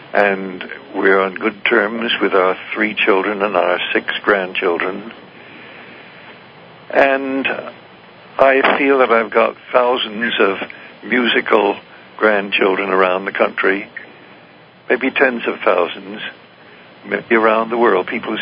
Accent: Beacon, New York, United States; My hometown has got 14,000 people. We have one day in which it's called the Spirit of Beacon Day

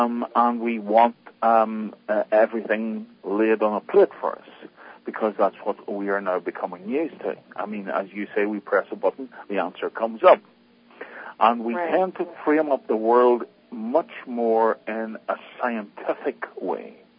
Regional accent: Ireland; Well, I come from Ireland, and as I was saying at the very start, Patricia, I grew up in a very remote area.

